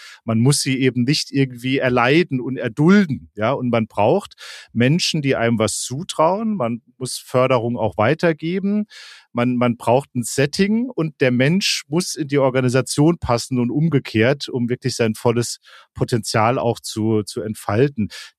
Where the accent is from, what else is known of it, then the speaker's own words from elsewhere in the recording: Saarland, Germany; ich komme aus dem Saarland, das stimmt auch, ja, da bin ich geboren, da ging ich auch zur Schule, ja, aber, kannst du gar nicht wissen, ja, mein Elternhaus steht just in Rheinland-Pfalz, nämlich genau an der Grenze zum Saarland